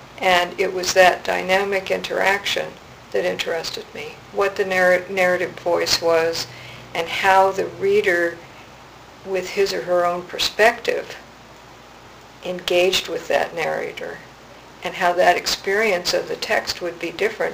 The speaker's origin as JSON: {"language": "English", "region": "Idaho", "country": "United States", "said": "I'm from Idaho, and I'd lived in Ketchum and Haley and before, and so I went back there"}